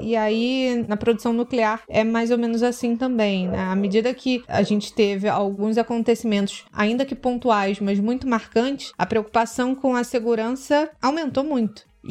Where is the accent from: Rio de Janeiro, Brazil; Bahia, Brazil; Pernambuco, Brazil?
Rio de Janeiro, Brazil; Angra dos Reis; aqui na minha cidade natal, em Angra